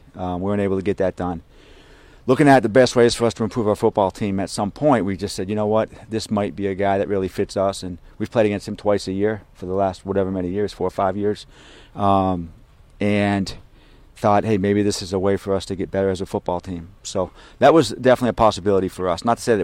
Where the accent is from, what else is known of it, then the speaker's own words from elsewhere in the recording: Massachusetts, United States; I'm from Massachusetts, right down the street.